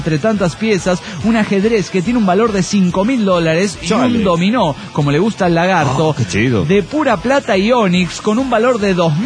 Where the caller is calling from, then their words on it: Ensenada, Baja California, Mexico; de Ensenada, Baja Califas, México.